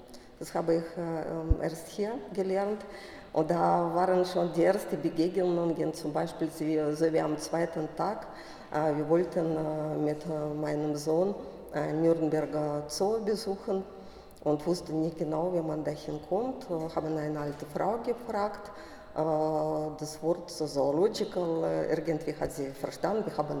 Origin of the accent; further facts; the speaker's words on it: Saint Petersburg, Russia; German is a second language; Und ich komme aus der Stadt, wo deutsche Präsenz nicht zu besehen war, aus St. Petersburg.